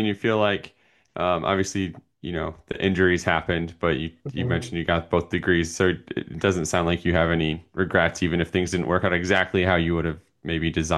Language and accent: English; South Bend, Indiana, United States; I grew up in South Bend, and the lack of sun in the winter is probably the worse than the cold